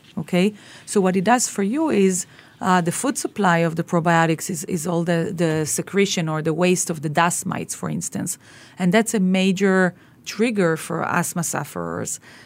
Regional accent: Miami, Florida, United States; I come from Miami, so we have basically the same weather.

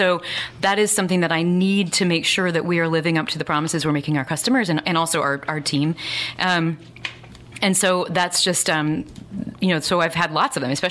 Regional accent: Midwest, United States; I grew up in the Midwest, and that's what you do.

